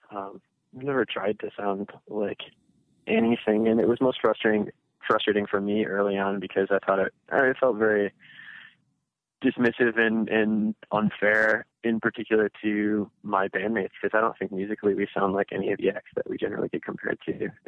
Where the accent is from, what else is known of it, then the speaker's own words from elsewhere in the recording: Grand Rapids, Michigan, United States; I'm born and raised here, yeah. So this is home sweet home, and has been since the day I came out of my dear mother's womb.